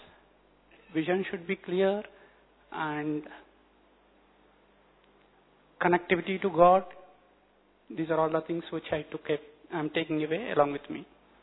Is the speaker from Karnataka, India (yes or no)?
no; Hyderabad, Telangana, India; Before coming here, I was like